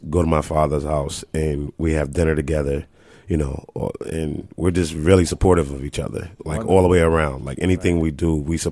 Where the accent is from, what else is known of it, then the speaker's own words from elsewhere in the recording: New Haven, Connecticut, United States; Yes. Born and raised in New Haven. Work at Marrakesh. Been there for 15 years.